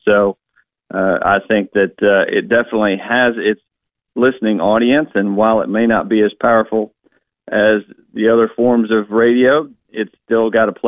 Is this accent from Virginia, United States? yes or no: yes; Virginia, United States; their FBI is seeking to infiltrate Catholic churches in my home state of Virginia